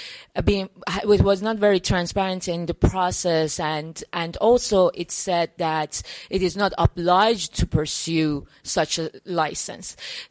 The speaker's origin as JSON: {"language": "English", "country": "Iran", "said": "I am from Iran"}